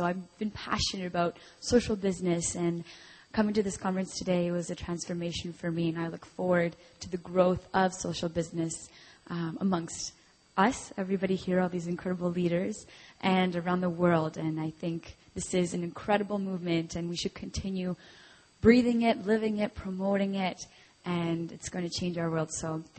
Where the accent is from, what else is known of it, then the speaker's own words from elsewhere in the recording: Niagara Falls, Ontario, Canada; now in Montreal, Canada; I'm from Niagara Falls, Ontario. I just arrived at McGill University 5 weeks ago